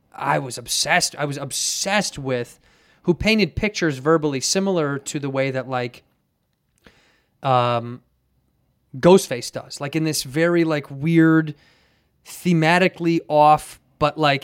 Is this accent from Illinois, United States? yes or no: yes; Chicago, Illinois, United States; A lot of, especially growing up in Chicago, for me, it was like the Midwest rap scene